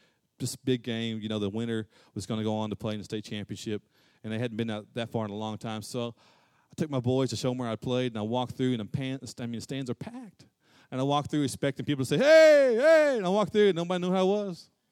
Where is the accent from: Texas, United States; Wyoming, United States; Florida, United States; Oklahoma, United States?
Oklahoma, United States; Muskogee; My high school, I grew up in Muskogee, Oklahoma, and I played for the Muskogee Roughers.